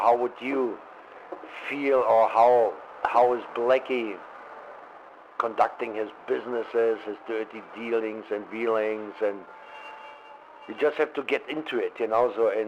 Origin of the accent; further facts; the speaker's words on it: East Germany, Germany; English is a second language; I was born and bred and raised in East Germany, former GDR, German Democratic Republic.